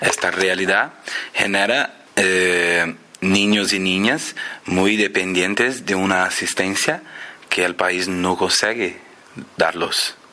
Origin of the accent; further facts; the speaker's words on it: Poá, São Paulo, Brazil; Spanish is a second language; tenemos en Poá, que es mi ciudad, cerca de São Paulo